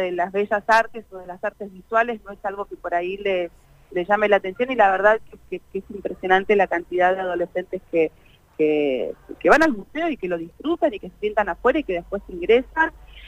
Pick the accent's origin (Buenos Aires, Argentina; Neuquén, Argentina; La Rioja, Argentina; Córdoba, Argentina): Neuquén, Argentina; nosotros en realidad, los que somos de Neuquén de toda la vida, no hemos crecido en un ámbito de museo